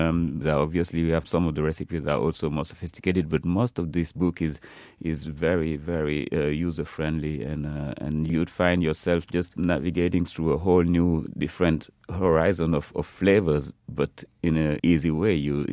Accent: Senegal; moved away; adding now to that French background that I had growing up in Senegal because of our colonial past.

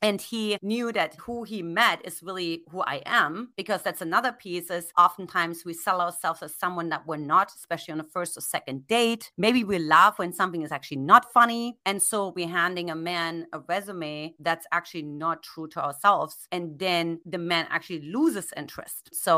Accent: Germany; English is a second language; moved away; maybe you don't know how to say something in English like me when I came from Germany.

